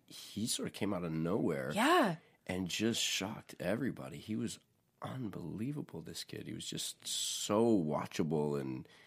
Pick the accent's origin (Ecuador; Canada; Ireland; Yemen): Canada; Squamish, British Columbia; It's in Squamish, BC, my hometown, where I live.